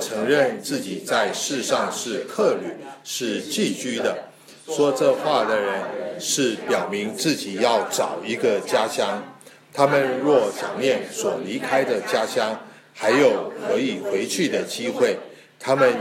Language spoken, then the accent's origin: Chinese; Argentina; also born or lived in United States; 我在阿根廷长大，我很喜欢阿根廷的牛肉，到现在都还怀念。